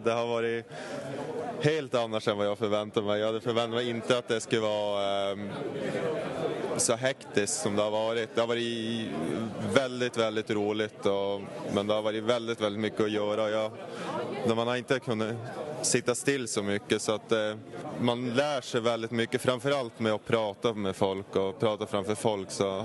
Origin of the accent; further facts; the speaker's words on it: Älvsbyn, Norrbotten County, Sweden; jag kommer från Älvsbyn, Norrbotten.